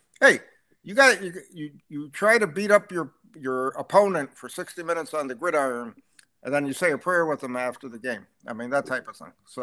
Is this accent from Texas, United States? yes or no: no; Connecticut, United States; And I'm laughing because, I'm from Connecticut, so I get it.